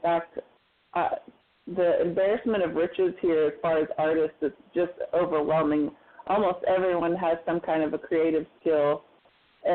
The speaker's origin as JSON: {"language": "English", "region": "Oklahoma", "country": "United States", "said": "We're from Ader County, which is in the Ozark foothills of northeastern Oklahoma. And it's a beautiful place. It's a little bit of a wild place. And I love my home."}